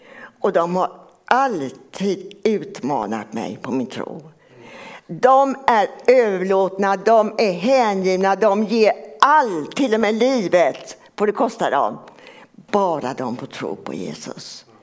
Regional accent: Gothenburg, Västra Götaland County, Sweden; i min hemförsamling där jag är uppväxt i Göteborg.

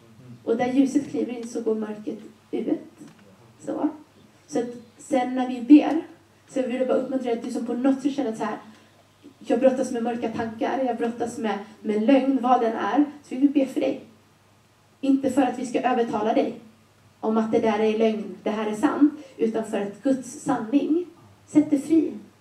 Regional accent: Småland, Sweden; moved away as an adult; now in Gothenburg, Sweden; Jag är från Småland från början, som ni förstod i min, när jag förklarade hur ladan såg ut.

